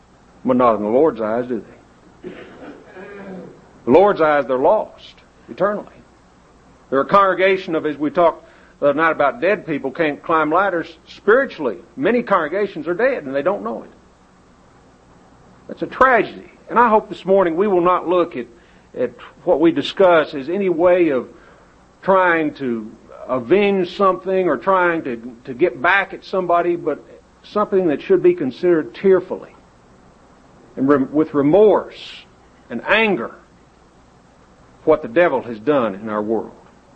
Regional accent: New Mexico, United States; But you know, I also remember growing up in New Mexico

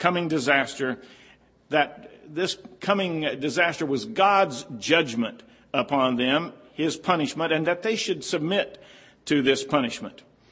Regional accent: California, United States; It is true, I grew up in California, 15 miles from downtown Los Angeles, but we did have in our backyard a fig tree

